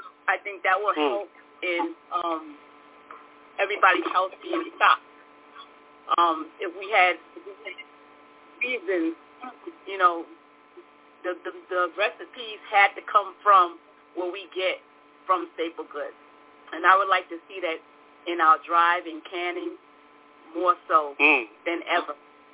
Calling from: North Carolina, United States; Assalamu alaikum, family. … I'm in North Carolina.

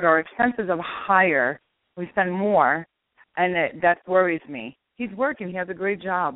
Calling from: New York, United States; I'm calling from New York.

